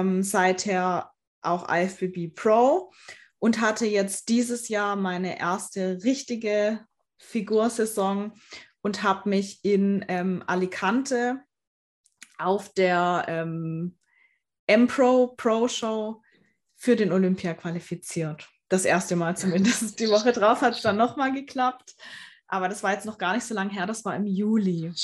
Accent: Baden-Württemberg, Germany; Ich komme aus der Nähe von Offenburg. Karlsruhe.

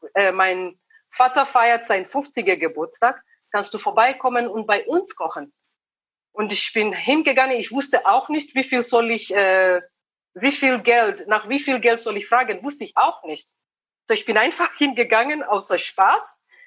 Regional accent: Kenya; German is a second language; Ich komme nicht original aus der Küste. Ich bin erstmal an die kenianische Küste in 2007 umgezogen.

